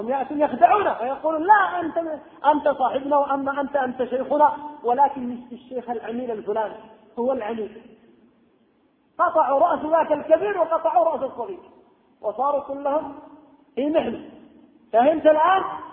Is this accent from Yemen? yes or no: yes; Yemen; دور الحديث عندنا في اليمن بحمد الله دور حديث كثيرة